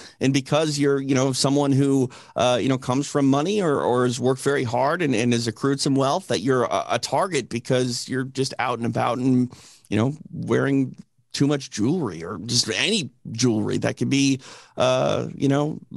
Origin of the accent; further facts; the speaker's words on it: Midwest, United States; now in Los Angeles, United States; you know, I'm from the Midwest. So like I have family that live, you know, in the rural parts of Minnesota